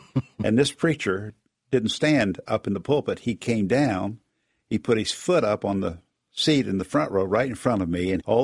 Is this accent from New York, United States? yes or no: no; West Virginia, United States; I grew up on the Kanawha River, which is not exactly an airfield, but there was a seaplane base about 2 miles from my home.